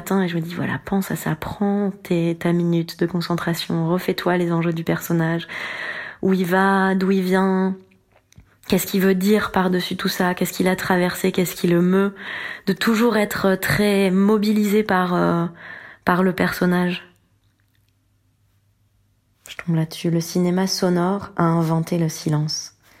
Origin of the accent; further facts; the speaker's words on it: Normandy, France; now in Paris, France; Je me souviens que c'était Paris pour moi à l'époque, je venais de Normandie.